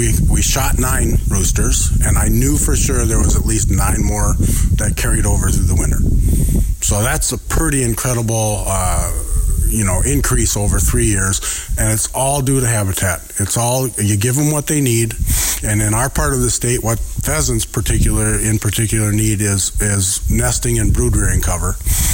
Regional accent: Minnesota, United States; No, I grew up in the Twin Cities area. I was a St. Paul police officer for 31 years.

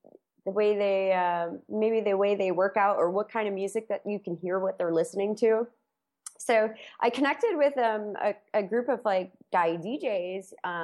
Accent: Wisconsin, United States; now in Singapore; So actually, I'm originally from Wisconsin, so a really small town in between Milwaukee and Chicago. So I kind of grew up in that, you know, that like Chicago house scene

